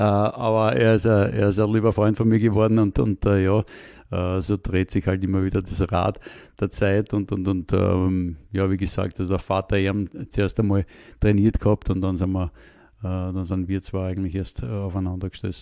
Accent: Vienna, Austria; Ja, also herkommen tue ich aus dem zweiten Bezirk, wo ich auch aufgewachsen bin, wo auch mein Vater aufgewachsen ist

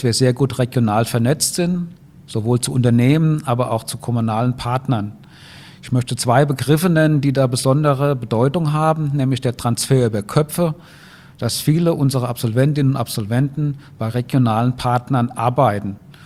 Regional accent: Rhineland-Palatinate, Germany; Nein, aber ich habe mich sprachlich gut angepasst. Ich bin eigentlich Rheinland-Pfälzer, aber die Zischlaute in Hessen und Rheinland-Pfalz sind sehr ähnlich, deswegen fällt es heute keine mehr auf.

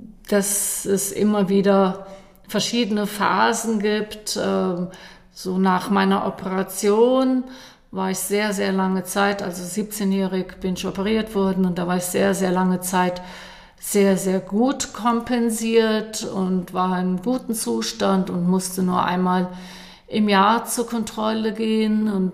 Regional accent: Germany; now in Switzerland; Ja, ich komme aus Deutschland, bin jetzt seit 21 Jahren in der Schweiz, meinem damaligen Freund, jetzigen Ehemann, hierhin gefolgt, genau. Und wohne jetzt hier im Tölstal, im schönen Wieler

